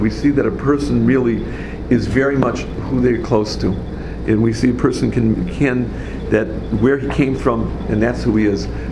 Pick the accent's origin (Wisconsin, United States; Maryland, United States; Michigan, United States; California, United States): Wisconsin, United States; Milwaukee; Where I grew up in Milwaukee, there were three shuls